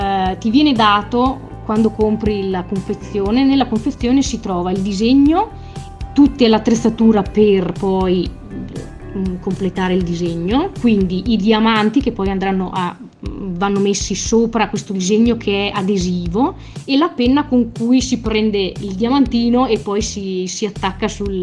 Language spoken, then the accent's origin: Italian; Belluno, Veneto, Italy; E sono di Belluno.